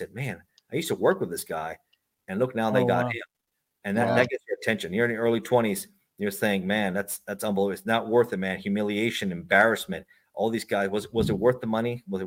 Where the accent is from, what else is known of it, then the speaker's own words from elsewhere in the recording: Miami, Florida, United States; also born or lived in Los Angeles; And I was born in Los Angeles, raised in Miami, very Cuban, very bilingual, a lot of Spanish. And I knew Spanish. I knew the Latin American culture.